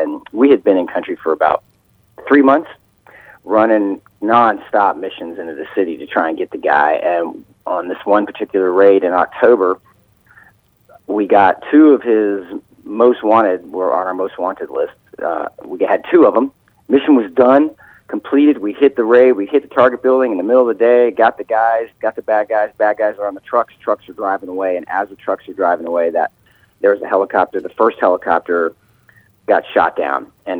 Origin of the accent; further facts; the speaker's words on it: Florida, United States; also born or lived in Columbus, Georgia; Yeah, I grew up in Florida, joined the Army out of school, and then spent most of my time in Columbus, Georgia